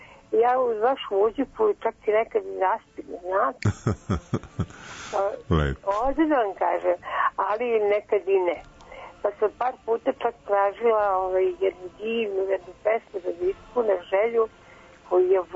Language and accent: Serbian; Šabac, Šumadija and Western Serbia, Serbia; Ja sam iz Šapca.